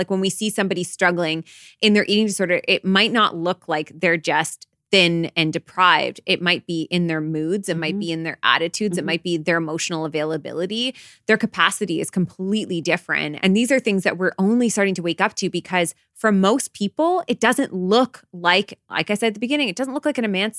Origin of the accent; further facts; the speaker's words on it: Canada; we're Canadian.